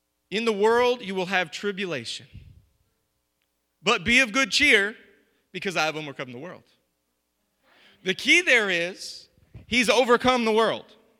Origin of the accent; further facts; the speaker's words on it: San Diego, California, United States; The one on the left is one that I grew up around in Southern California, and it's at Point Loma.